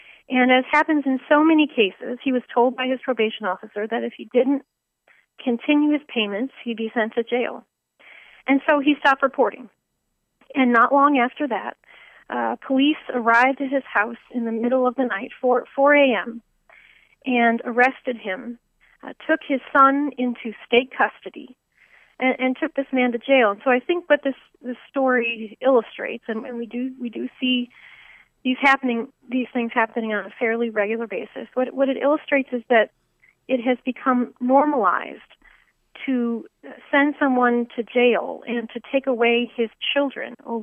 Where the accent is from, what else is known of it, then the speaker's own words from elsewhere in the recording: Georgia, United States; It certainly happens here in my home state of Georgia.